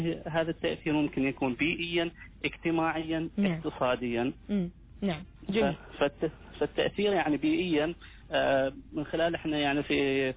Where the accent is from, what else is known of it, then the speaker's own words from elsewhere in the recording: Oman; احنا طبيعتنا كعمانيين